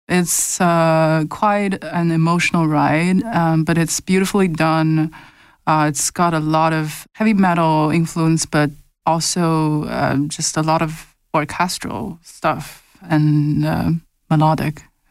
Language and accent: English; China; moved away; So I grew up in China. I spent most of my teenage years and childhood in China.